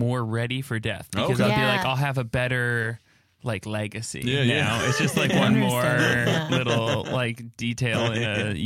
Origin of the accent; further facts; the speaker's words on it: Seattle, Washington, United States; Place called Garfield in Seattle.